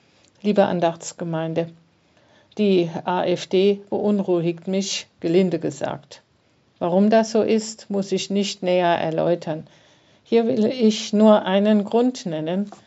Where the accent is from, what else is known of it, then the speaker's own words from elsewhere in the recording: Saarland, Germany; Ich bin geboren und aufgewachsen im Saarland. Abitur habe ich in der Pfalz gemacht. Jetzt wohne ich in der Pfalz und arbeite im Saarland.